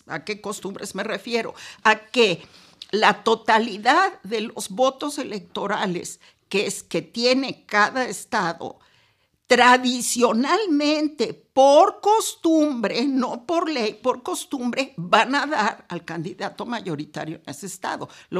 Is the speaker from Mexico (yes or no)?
yes; Mexico; invitada como académica mexicana a la embajada